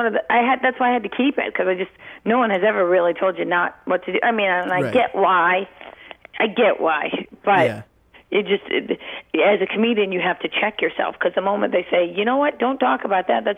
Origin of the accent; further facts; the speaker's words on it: Cleveland, Ohio, United States; I know a lot of people that were unemployed because I grew up in Cleveland, right? And they closed a lot of stuff down and all the factories.